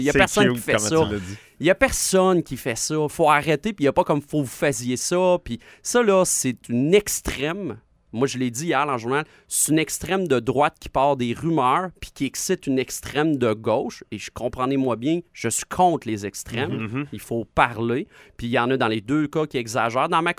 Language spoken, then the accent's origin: French; Quebec, Canada; Moi, je suis né à Poly de Charlebourg. J'ai grandi, puis il n'y avait pas beaucoup de gens issus de l'immigration.